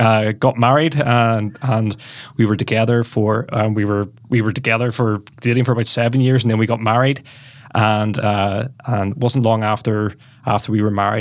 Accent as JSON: {"language": "English", "town": "Belfast", "region": "Northern Ireland", "country": "United Kingdom", "tie": "born or raised there", "said": "I'm actually a Belfast boy, so I'm from Belfast. My dad was a worker in the shipyard. He's a welder there, and I grew up in Belfast. I grew up in the Troubles"}